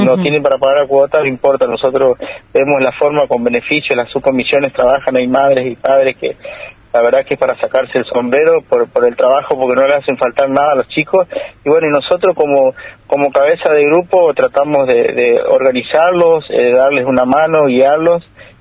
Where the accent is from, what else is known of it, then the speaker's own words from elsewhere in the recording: General Pinedo, Chaco, Argentina; Te corrijo, soy de General Pinedo.